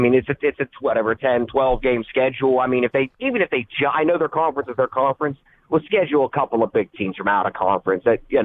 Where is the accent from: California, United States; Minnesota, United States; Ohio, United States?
Ohio, United States; I know I'm from Ohio, but I'm a Notre Dame fan.